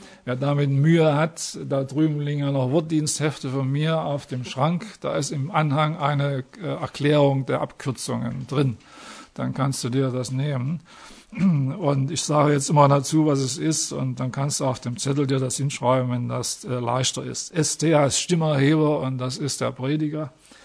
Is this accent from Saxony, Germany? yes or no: yes; Saxony, Germany; Tot, ich bin Sachse, muss sagen, mit zwei harten T, ne?